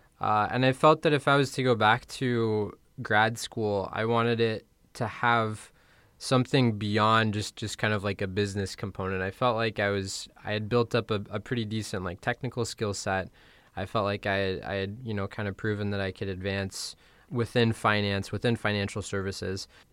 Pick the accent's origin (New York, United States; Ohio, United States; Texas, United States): Ohio, United States; Columbus; So I grew up in Columbus, Ohio. So I'm American in terms of nationality.